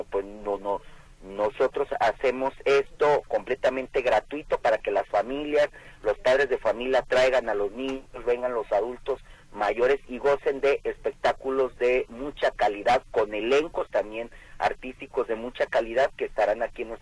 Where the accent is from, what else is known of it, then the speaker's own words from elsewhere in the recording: Tonalá, Jalisco, Mexico; para quienes somos de Tonalá, quienes vivimos en Tonalá